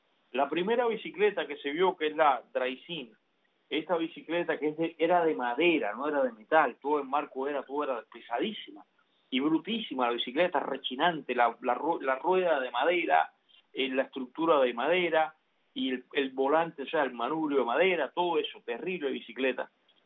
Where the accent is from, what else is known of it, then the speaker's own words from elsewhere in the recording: Cuba; moved away; tipo Cuba, como cuando yo me fui de Cuba.